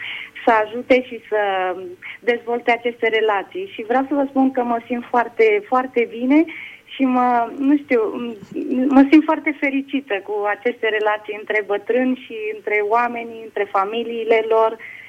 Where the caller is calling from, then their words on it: Zaragoza, Aragon, Spain; din Spania, locuiesc în Zaragoza